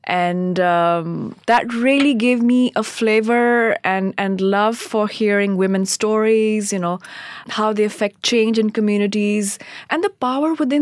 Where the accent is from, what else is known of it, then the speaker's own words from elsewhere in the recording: Pakistan; Well, you know, in growing up in Pakistan, I was educated there, obviously